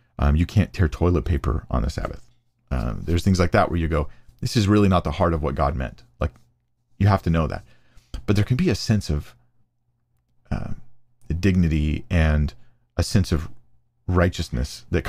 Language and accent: English; United States; because I'm American and I want some cheese on that thing